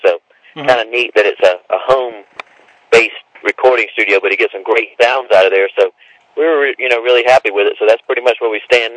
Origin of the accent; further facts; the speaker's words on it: South Carolina, United States; I mean, you know, I'm from South Carolina.